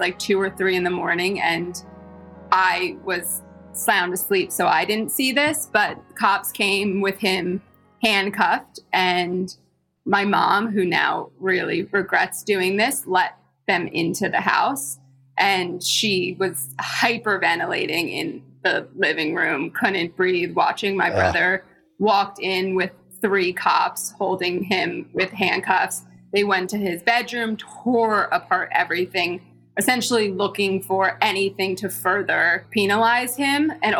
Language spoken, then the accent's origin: English; New Jersey, United States; I grew up in Jersey. Cannabis was in and around the household.